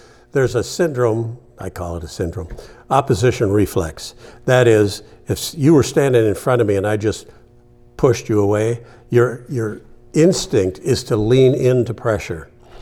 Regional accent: Canada; I grew up in Canada. I'd walk him in the woods across from our house.

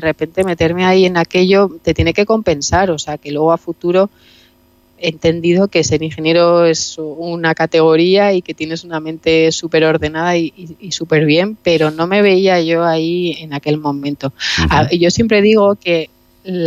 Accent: Bilbao, Basque Country, Spain; also born or lived in Madrid; now in Mallorca, Spain; Entonces yo siempre reclamo mi origen de Bilbao, no sé, me siento como bilbaína de corazón uh-huh. y ahora mallorquina de adopción.

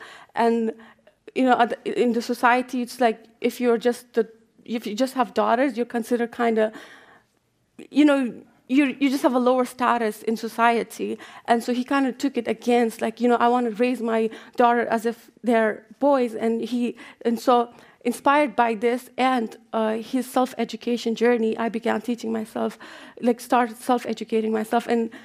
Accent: Kandahar, Afghanistan; English is a second language; I'm from Kandahar.

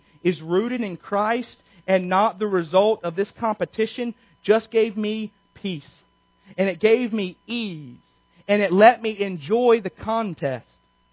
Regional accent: United States; I am white. I am an American.

